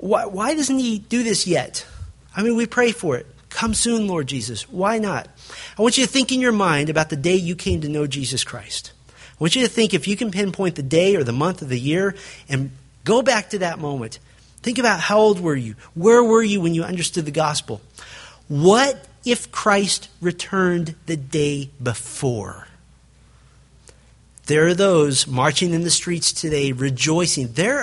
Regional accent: Springfield, Missouri, United States; born there; I was born in Springfield, Missouri. It is the heart of the Midwest. It's a beautiful area with caves all over the place, just north of one of the most beautiful areas of the Ozarks.

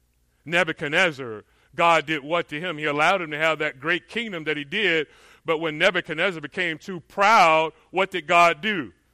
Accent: Florida, United States; now in California, United States; You know, I grew up in Florida, and we were known, certain things that we're known for here in California, natural disasters, but if you know Florida, we're known for hurricanes, hurricanes.

